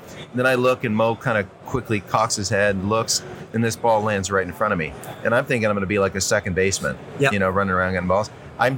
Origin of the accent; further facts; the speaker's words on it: Toronto, Ontario, Canada; as a young man, you know, I grew up in Ontario, Southern Ontario, Toronto area.